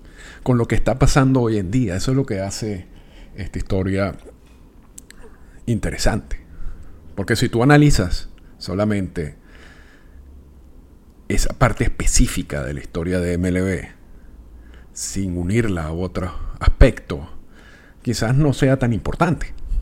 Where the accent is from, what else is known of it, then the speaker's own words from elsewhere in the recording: Venezuela; moved away; yo me fui de Venezuela en 1998, y aun cuando mantengo contacto